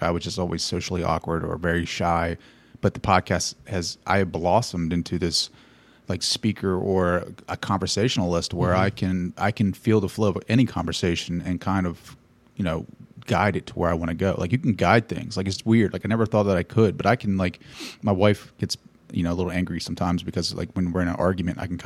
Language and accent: English; United States; Like, I'm very blue collar. I'm from Sussex County.